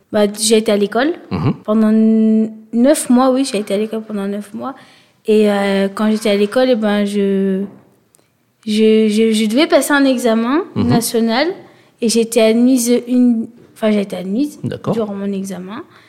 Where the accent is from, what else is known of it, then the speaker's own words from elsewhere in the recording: Vichy, Auvergne-Rhône-Alpes, France; now in Moulins, France; Moi je suis originaire de Vichy. Actuellement je suis à Anima du coup depuis... le 23 septembre 2025.